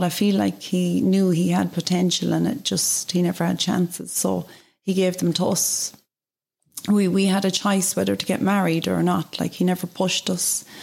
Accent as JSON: {"language": "English", "town": "Longford", "region": "Leinster", "country": "Ireland", "tie": "born or raised there", "said": "And growing up in Longford"}